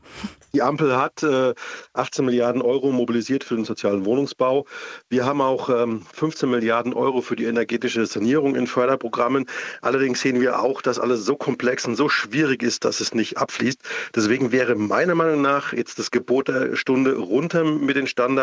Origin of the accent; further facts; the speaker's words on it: Munich, Bavaria, Germany; Ich meine, ich bin Münchner, Österreich ist nicht weit, da lässt sich's gut wohnen.